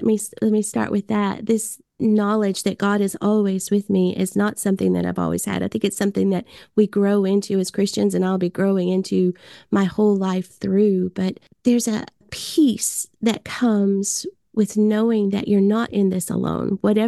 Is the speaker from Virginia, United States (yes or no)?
no; Nashville, Tennessee, United States; I'm from Nashville and love country music